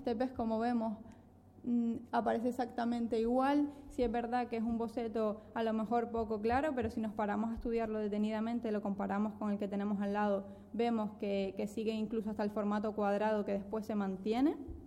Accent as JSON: {"language": "Spanish", "region": "Canary Islands", "country": "Spain", "said": "que obviamente solo podemos ver, como los canarios sabemos, con bajamar"}